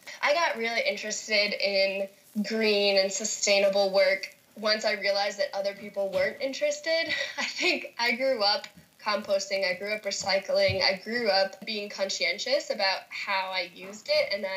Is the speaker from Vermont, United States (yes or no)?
yes; Vermont, United States; So I grew up in Vermont, which is very green. You know, I grew up composting, I grew up with huge gardens in my backyard